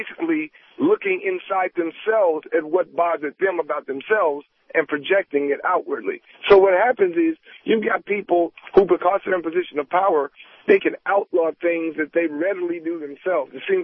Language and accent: English; the South, United States; I watch his show, I think he's funny, but it's funny because he's a redneck, and I'm from the South, and I get it.